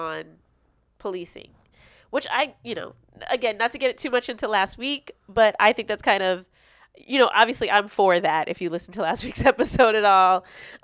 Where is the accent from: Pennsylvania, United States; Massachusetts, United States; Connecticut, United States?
Massachusetts, United States; Boston; You guys know I'm from Boston and they just banned the chokehold.